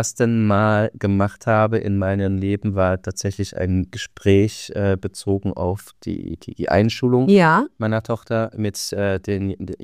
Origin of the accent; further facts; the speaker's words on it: South Korea; now in Germany; Und wir wohnen ja, also wir kommen ja eigentlich aus Korea.